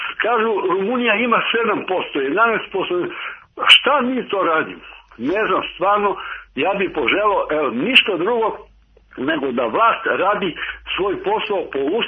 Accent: Zaječar, Zaječar District, Serbia; born there; moved away as an adult; ja sam rođen u Zaječaru, pa mi je milo što se ovaj Zaječarac javi.

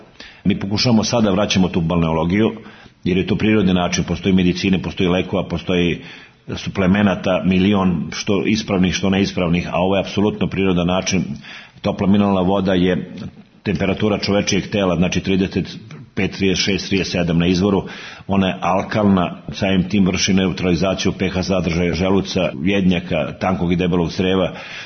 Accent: Vrnjačka Banja, Raška District, Serbia; born there; Ja sam rođen u Vrnjačkoj banji

